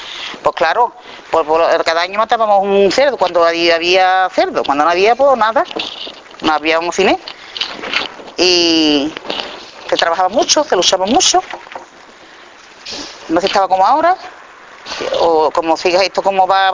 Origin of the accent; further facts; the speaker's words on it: Torrecera, Andalusia, Spain; born there; Después nació mi hermana y nací yo, que nacimos allá abajo, en Torrecera la Baja